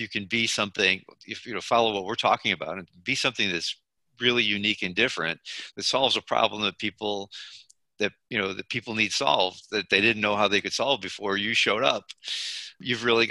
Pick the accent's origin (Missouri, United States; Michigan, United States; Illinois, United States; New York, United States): New York, United States; Binghamton; And my example was I grew up in Binghamton, New York, in a small town